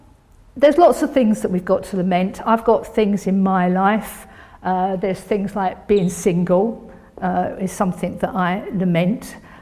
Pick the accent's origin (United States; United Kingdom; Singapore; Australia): United Kingdom; But I just feel that as Brits, we're